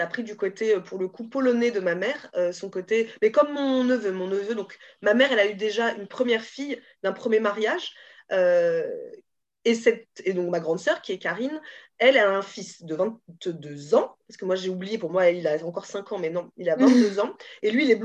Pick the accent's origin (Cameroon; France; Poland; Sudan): Cameroon; Et donc elle ira automatiquement, c'est sûr, certain, au Cameroun pour voir ce que c'est aussi là d'où on vient en fait.